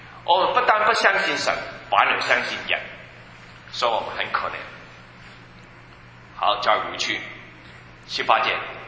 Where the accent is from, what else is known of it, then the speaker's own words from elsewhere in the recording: China; 我们外邦人之所以没有信心，我们中国人之所以没有信心，因为我们没有听到神的话。